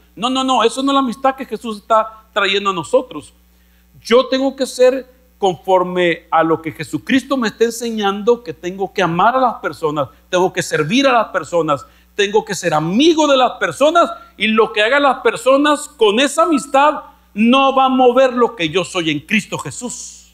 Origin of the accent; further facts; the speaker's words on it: northern Mexico, Mexico; Yo soy del norte de México, donde en el norte del México gritamos para hablar.